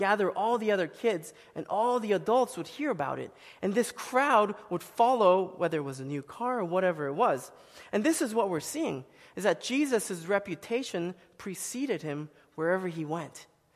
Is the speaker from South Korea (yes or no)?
yes; South Korea; now in Annandale, United States; when I was a kid growing up in South Korea